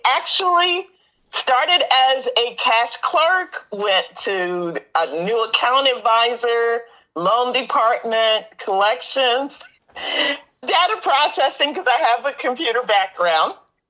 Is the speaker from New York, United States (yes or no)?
no; New Jersey, United States; So I'm originally from Jersey, and I think I shared that.